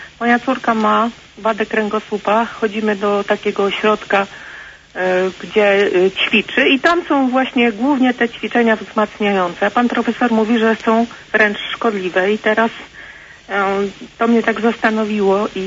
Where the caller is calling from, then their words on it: Łódź, Łódź Voivodeship, Poland; Ja z Łodzi.